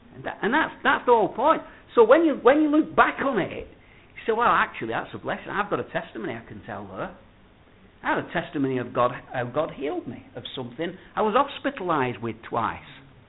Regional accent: Bolton, North West England, United Kingdom; Well, I'm from Bolton, you see, and it don't always come across perhaps as it should.

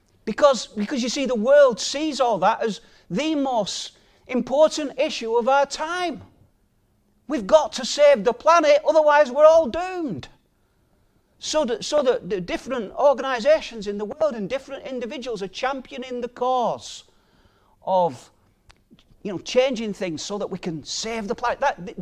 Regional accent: United Kingdom; imagine for us as British citizens, especially those of us who were older, and we once thought ourselves a completely sovereign nation back then, didn't we?

